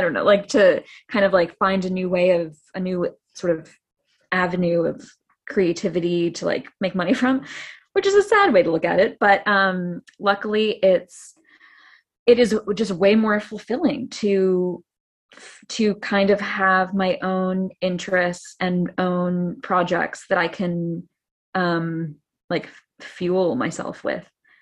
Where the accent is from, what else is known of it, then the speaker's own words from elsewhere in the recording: Canada; I'm Canadian, so I was only allowed to be in New York for like the certain amount of time